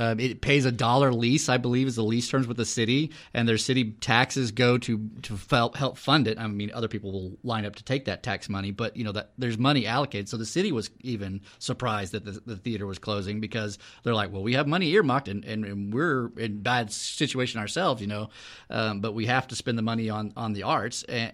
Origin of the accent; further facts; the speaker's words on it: Houston, Texas, United States; also born or lived in Austin; now in Killeen, United States; I'm a Texas native, and I grew up in Houston and moved to East Texas for a number of years, and then went to Austin for University of Texas. And my wife and I now live in Killeen.